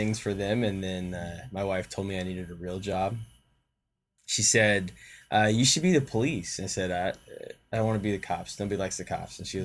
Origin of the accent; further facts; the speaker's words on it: Oklahoma, United States; Yeah. So I grew up in Oklahoma.